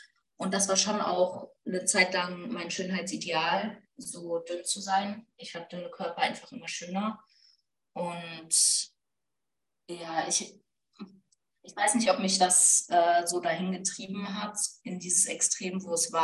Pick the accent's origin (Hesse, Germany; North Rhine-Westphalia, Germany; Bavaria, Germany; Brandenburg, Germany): North Rhine-Westphalia, Germany; Ich komme ursprünglich aus der Eifel, vom Ruhrsee. Vielleicht sagt das ein paar Leuten was. Bin dann aber 2021 für meine Ausbildung zur Bankkauffrau nach Aachen gezogen.